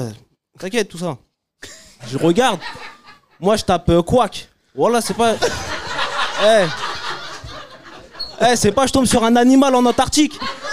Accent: Montreuil, Île-de-France, France; Moi, j'ai grandi à La Plaine

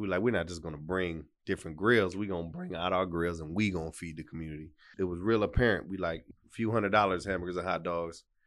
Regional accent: Sugar Hill, United States; I grew up in Sugar Hill.

